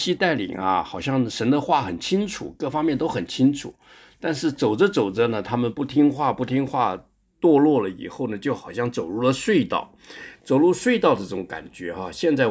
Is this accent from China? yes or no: no; Taiwan; 还有我从台湾来的哈